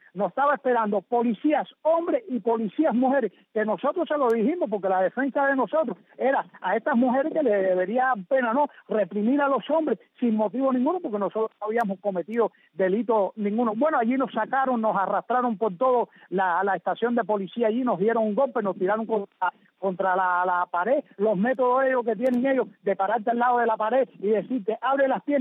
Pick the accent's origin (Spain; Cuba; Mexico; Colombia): Cuba; yo soy cubano, y en el carnet este, cubano de nacimiento, no me prohíbe yo moverme en ningún lado de la isla, porque es mi misma Cuba